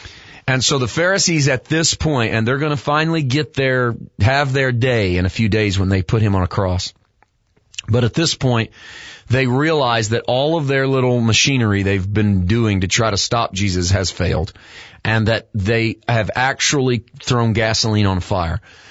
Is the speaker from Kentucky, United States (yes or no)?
no; Poplar Bluff, Missouri, United States; That is about 75 miles or so north of my hometown, Poplar Bluff.